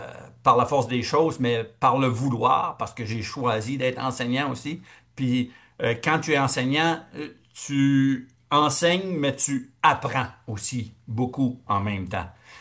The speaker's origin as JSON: {"language": "French", "town": "Kedgwick", "region": "New Brunswick", "country": "Canada", "tie": "born or raised there", "said": "Moi, je suis originaire de Kedgwick."}